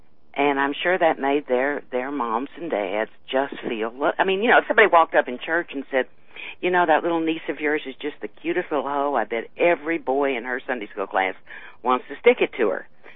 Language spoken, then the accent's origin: English; Terrell, Texas, United States; I grew up in Terrell, all about that part of the world.